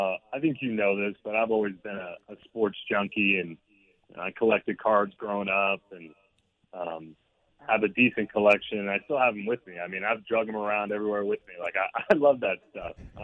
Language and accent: English; Fresno, California, United States; So first thing I went up to him and told him was, hey, I'm from Fresno. I'm from the Valley.